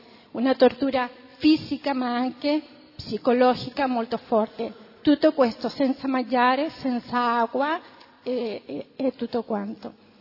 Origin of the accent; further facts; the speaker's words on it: Chile; un altro anche cileno, io sono cilena